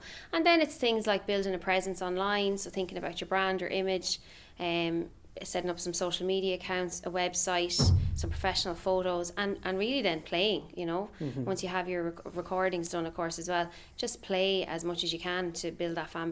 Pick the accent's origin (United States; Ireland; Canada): Ireland; Carlow, Leinster; which is 12 female singers. We're all from Carlow.